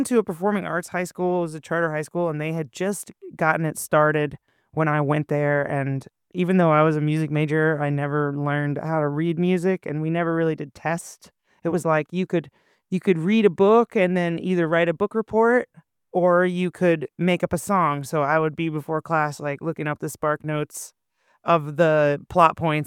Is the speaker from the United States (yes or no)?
yes; Massachusetts, United States; I lived in 6 states technically by the time I was 19, so I've moved around a lot, but I spent my formative years in Massachusetts, in Western Mass.